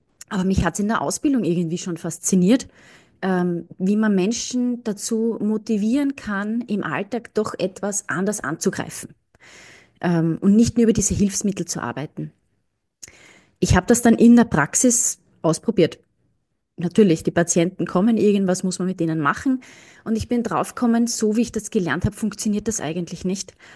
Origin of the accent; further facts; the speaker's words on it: Austria; born there; Ich bin gebürtige Österreicherin, habe allerdings einen Mann aus Belgien importiert.